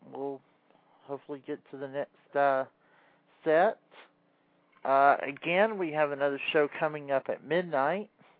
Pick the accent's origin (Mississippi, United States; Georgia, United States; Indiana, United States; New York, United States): Georgia, United States; Atlanta; 2.5-hour delay getting to my hometown of Atlanta, GA.